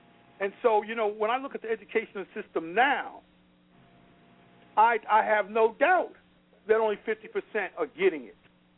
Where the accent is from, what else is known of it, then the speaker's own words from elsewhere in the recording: South Bronx, New York, United States; When I was growing up in the South Bronx, I was in District 8.